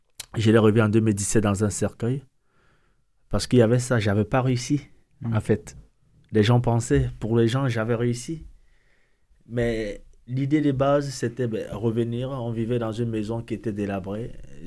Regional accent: Cameroon; moved away; Parce que je suis parti du Cameroun en 2003.

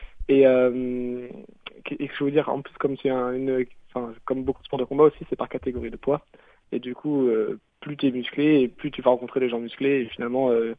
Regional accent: Réunion; moved away as an adult; now in Toulouse, France; moi je viens de l'île de la Réunion. Ça fait que 2 ans et demi que je suis à Toulouse.

